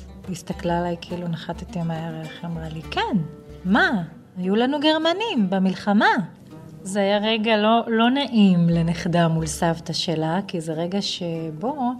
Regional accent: Shlomi, Northern District, Israel; also born or lived in Ma'alot; בגלל שגדלתי בפריפריה הצפונית, בשלומי ובמעלות

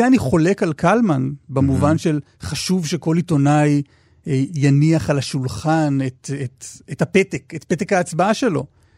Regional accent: Tel Aviv, Tel Aviv District, Israel; אני בא מתל אביב, אני חילוני

